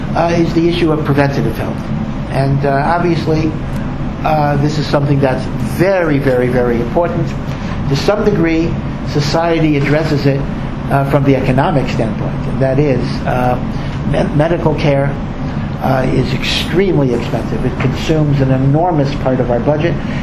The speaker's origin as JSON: {"language": "English", "town": "Silver Spring", "region": "Maryland", "country": "United States", "said": "I come from Washington, D.C., or Silver Spring, Maryland, outside of Washington, D.C."}